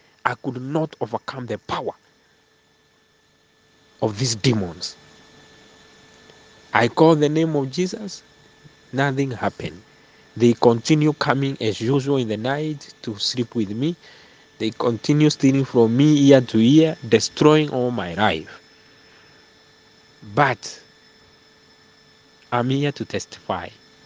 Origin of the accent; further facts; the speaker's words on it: Kenya; now in Johannesburg, South Africa; I'm from Kenya. I'm a Kenyan, but I'm residing in Johannesburg, South Africa.